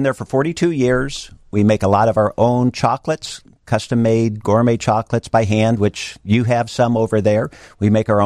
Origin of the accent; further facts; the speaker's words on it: Nebraska, United States; Well, I That's was born and raised in Nebraska, so... Yep. I also went to the University of Nebraska, so.